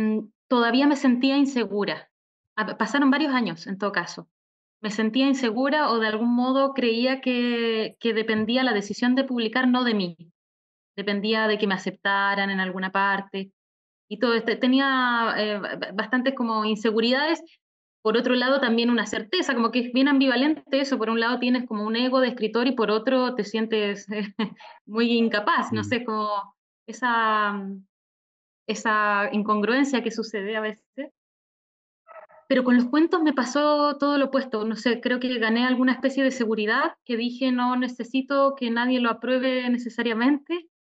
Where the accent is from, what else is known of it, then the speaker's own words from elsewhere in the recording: Magallanes, Chile; yo soy de Magallanes, entonces digamos que conozco bien ese crecer con un clima así de hostil